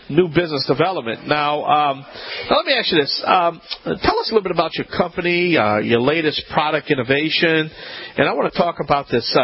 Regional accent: New Orleans, Louisiana, United States; I'm glad I escaped my hometown, New Orleans.

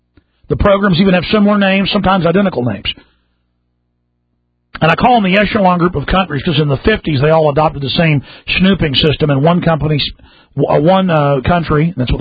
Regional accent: Dallas, Texas, United States; born there; I was born at Parkland in Dallas, Texas, 33 years ago.

